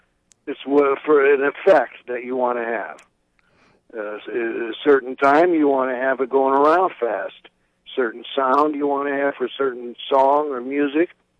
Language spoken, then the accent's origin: English; Tama, Iowa, United States; also born or lived in Chicago, United States; I'm Sicilian. No, my grandparents all came from Sicily. But, no, I was born in Chicago, and then I went to school and raised in Tama, Iowa.